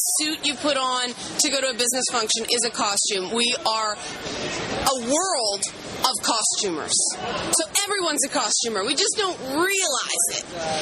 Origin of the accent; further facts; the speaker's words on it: Toronto, Ontario, Canada; I grew up in the James Finch area of Toronto. I went to C.W. Jeffries.